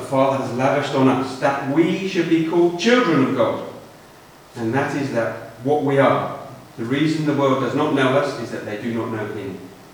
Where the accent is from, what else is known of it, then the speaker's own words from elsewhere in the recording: England, United Kingdom; It says I'm a UK citizen. But my identity is also evident in the way I behave. I'm very British, very English.